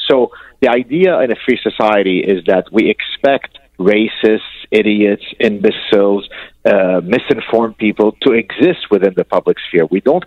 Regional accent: Lebanon; I grew up in Lebanon and escaped the Lebanese civil war as a Lebanese Jew.

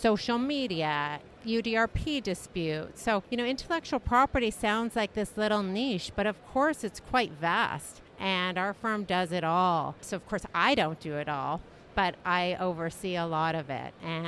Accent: Canada; I'm from Canada

